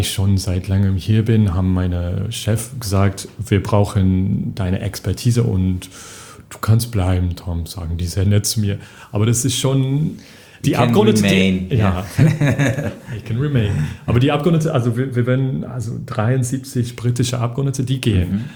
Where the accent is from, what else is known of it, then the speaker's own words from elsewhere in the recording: England, United Kingdom; German is a second language; ich arbeite hier nicht als Engländer